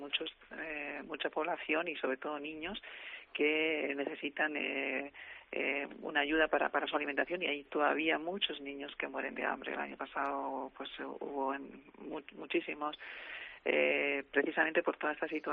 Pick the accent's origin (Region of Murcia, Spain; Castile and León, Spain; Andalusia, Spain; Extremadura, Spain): Castile and León, Spain; Palencia; Como yo soy de Palencia